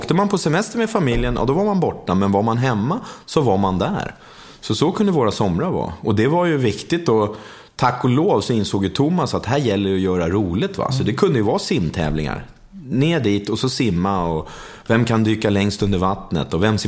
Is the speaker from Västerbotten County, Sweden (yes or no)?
no; Tumba, Stockholm County, Sweden; Jag hamnade ju där när jag var bara 3-4 år gammal. Så växte jag upp där